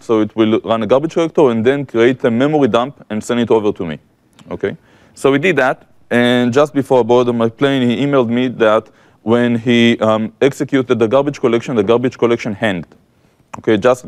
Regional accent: Israel; English is a second language; This strange accent that I have is because I come from Israel, where I work as an architect

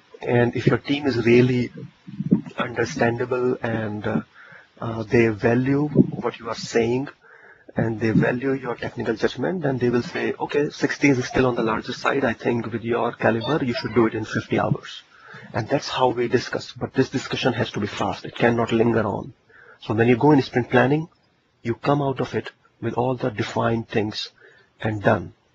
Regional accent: India; I have been into India. I am an Indian

